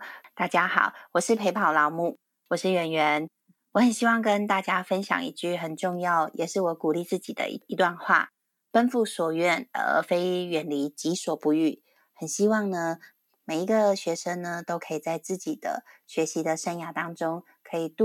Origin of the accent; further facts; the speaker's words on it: Taichung, Taiwan; 那时候因为我是台中人，那我们就很向往大台北的生活